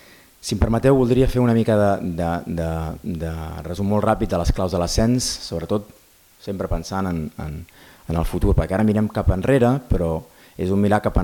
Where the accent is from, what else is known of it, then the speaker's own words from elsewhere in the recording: Sabadell, Catalonia, Spain; jo, com que soc de Sabadell, m'ho puc permetre